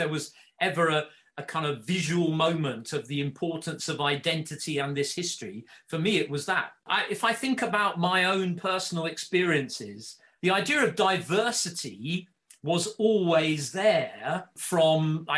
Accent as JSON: {"language": "English", "region": "London", "country": "United Kingdom", "tie": "born or raised there", "said": "And so being in London and growing up in London, I always had diversity"}